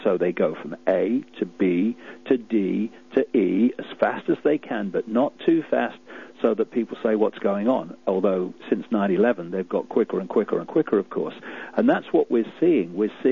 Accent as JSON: {"language": "English", "country": "United Kingdom", "tie": "born there", "said": "So I was born in Britain, and they call me British."}